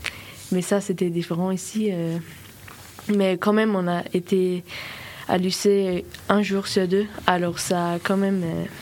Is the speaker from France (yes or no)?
no; Faroe Islands; j'ai 16 ans et je viens des Silfaoué. Les Silfaoué, c'est un petit pays à 50 000 habitants qui est situé entre l'Islande et le Danemark.